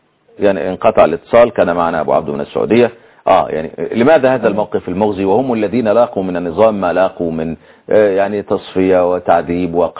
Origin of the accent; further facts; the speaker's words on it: Egypt; يعني كما يقال عندنا في مصر،